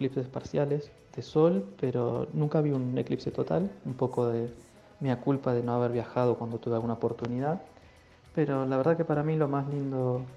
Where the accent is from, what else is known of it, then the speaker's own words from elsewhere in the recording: Mar de Ajó, Buenos Aires Province, Argentina; yo crecí en Mar de Ajó, que no es precisamente una ciudad con tradición científica y mucho menos astronómica.